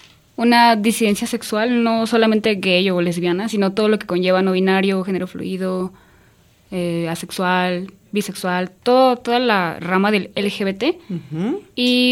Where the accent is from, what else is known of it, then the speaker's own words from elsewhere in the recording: Tepatitlán, Jalisco, Mexico; De Tepatitlán.